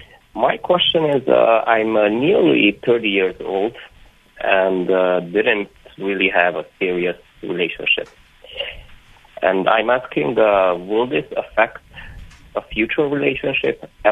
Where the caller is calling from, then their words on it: New York, United States; Hi. I'm calling from New York.